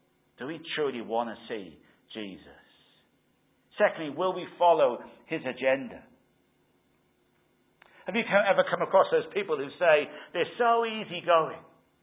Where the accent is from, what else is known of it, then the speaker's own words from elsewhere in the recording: Wales, United Kingdom; You see, I was brought up in South Wales.